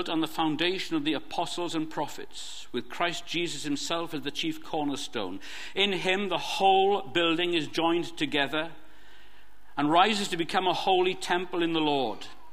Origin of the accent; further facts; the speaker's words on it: Wales, United Kingdom; moved away as an adult; now in England; Because I was born and I was brought up in Wales until I was 18. And then I moved to England, and I've lived in England ever since. And that means I've lived in England twice as long as I lived in Wales. But I still feel thoroughly Welsh.